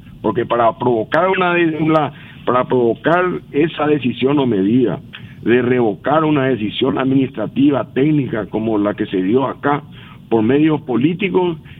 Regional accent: Paraguay; A mí también me disgusta, como paraguayo

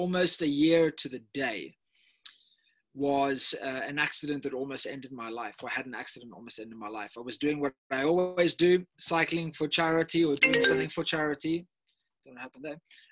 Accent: Cape Town, Western Cape, South Africa; I prefer it that way. I'm from Cape Town, South Africa.

